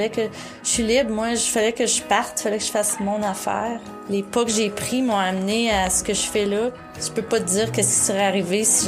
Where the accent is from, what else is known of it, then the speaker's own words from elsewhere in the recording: Quebec, Canada; moved away as an adult; also born or lived in Whistler; Je suis partie à 19 ans du Québec, puis je suis partie pour aller voir les montagnes, puis aller skier, aller planter des arbres.